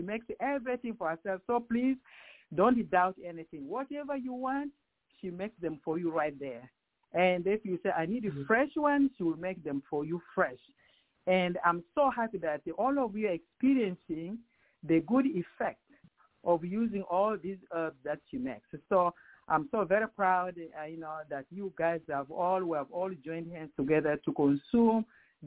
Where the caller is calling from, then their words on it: Houston, Texas, United States; I'm calling from Houston, Texas.